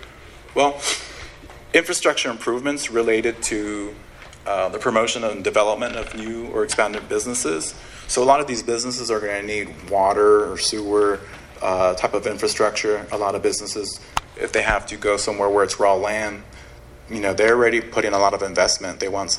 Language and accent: English; San Juan, Texas, United States; Growing up, I'm from San Juan, Texas. I remember the zoo very fondly.